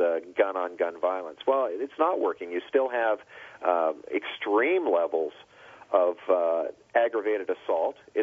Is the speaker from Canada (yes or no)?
yes; Canada; moved away as an adult; I'm actually a Canadian who had to flee a country that, in my mind, has draconian gun laws